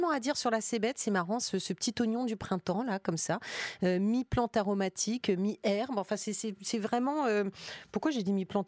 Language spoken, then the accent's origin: French; Normandy, France; Je suis normande, hein, personne ne l'ignore.